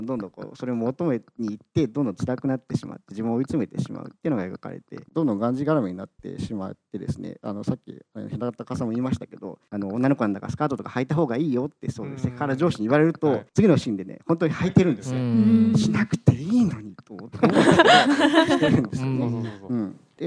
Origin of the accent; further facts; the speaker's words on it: Shizuoka, Japan; 僕静岡出身なんですけど、はい、静岡だといつか地震が来るよという話をずっとされるんで、僕いつか地震で死ぬと思ってたんですね、はい、子供の頃、